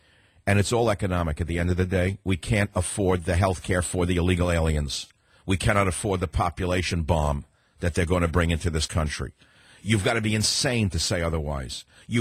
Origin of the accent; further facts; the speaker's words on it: San Francisco, California, United States; You got the San Francisco 49ers, and I'm from San Francisco, so theoretically I have to support them